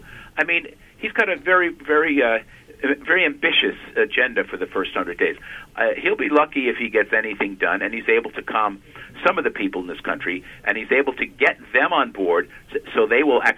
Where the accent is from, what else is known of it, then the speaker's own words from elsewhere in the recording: Queens, New York, United States; I grew up in Queens, New York. Donald Trump lived about less than a half a mile from where I live.